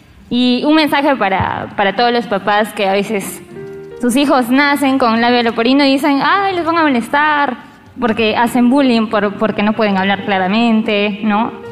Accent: Arequipa, Peru; Yo soy de Arequipa, ahorita estoy de visita nada más.

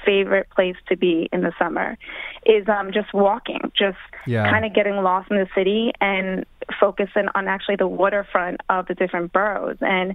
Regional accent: Bronx, New York, United States; I'm from the Bronx. I'm a native New Yorker.

